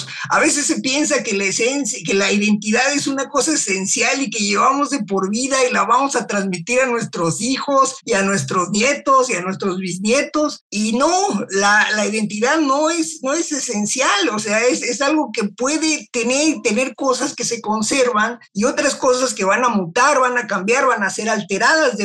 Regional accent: Mexico; Yo no tenía ninguna aspiración de quedarme a vivir en Estados Unidos, ¿no? Francamente, había cosas que yo extrañaba mucho de México

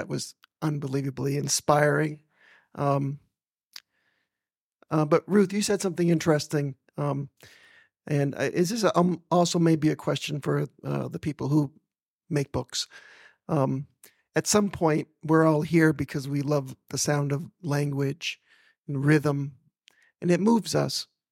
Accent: United States; I'm from the States

